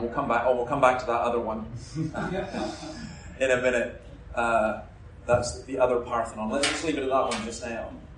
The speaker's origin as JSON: {"language": "English", "region": "Scotland", "country": "United Kingdom", "lives_now": "Sydney, Australia", "said": "I love opera, and I love cricket, and I'm a Scotsman, and they think I'm a freak."}